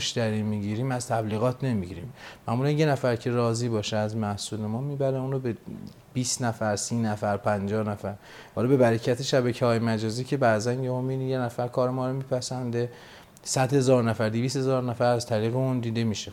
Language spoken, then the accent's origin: Persian; Tabriz, East Azerbaijan, Iran; حالا ما اصالتا تبریزی هستیم